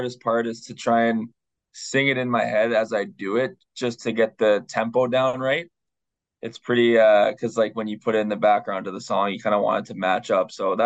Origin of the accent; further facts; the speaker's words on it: Toronto, Ontario, Canada; I'm from Toronto, so … listen to him 24/7.